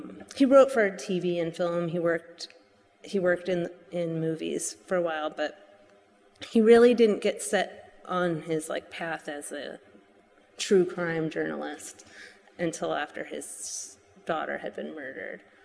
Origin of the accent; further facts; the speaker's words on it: Los Angeles, California, United States; I'm the name dropper on this show, but I grew up in Los Angeles and it kind of becomes common.